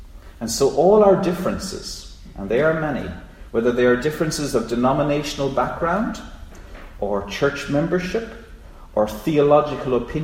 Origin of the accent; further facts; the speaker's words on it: Ireland; As I say, I'm from Ireland, we know about these things.